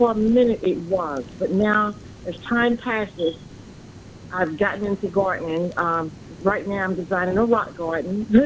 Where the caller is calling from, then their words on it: Brooklyn, New York, United States; Brooklyn.